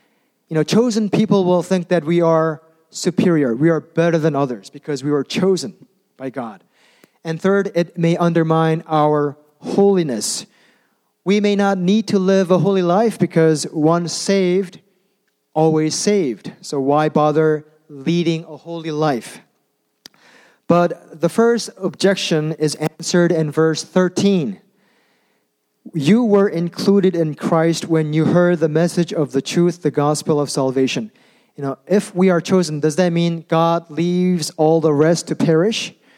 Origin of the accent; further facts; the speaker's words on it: South Korea; When I was growing up in Korea, all the boys in the neighborhood